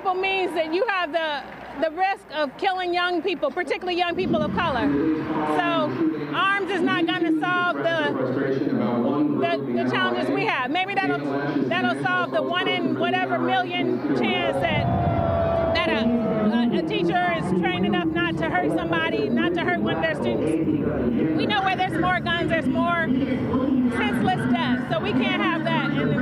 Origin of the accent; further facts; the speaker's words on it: Oakland, California, United States; You know, I'm from Oakland where you have to do earthquake drills.